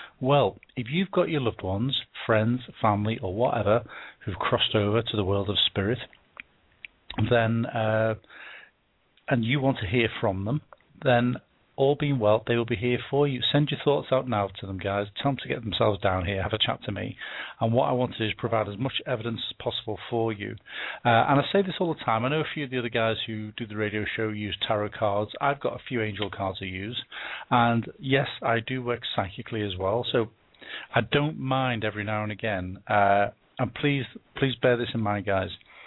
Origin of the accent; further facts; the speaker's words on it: Liverpool, North West England, United Kingdom; now in United States; I'm from Liverpool originally.